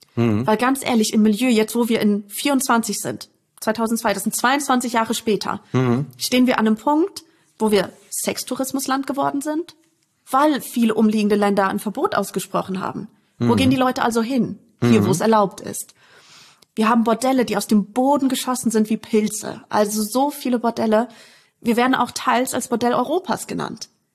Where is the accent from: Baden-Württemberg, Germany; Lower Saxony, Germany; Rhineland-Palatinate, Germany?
Rhineland-Palatinate, Germany; Neuwied; Ich bin gebürtige Neuwiederin, ich bin hier aufgewachsen